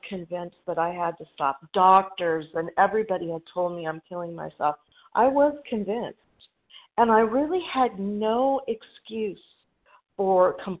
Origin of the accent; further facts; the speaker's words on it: Goodyear, Arizona, United States; I am from Goodyear, Arizona.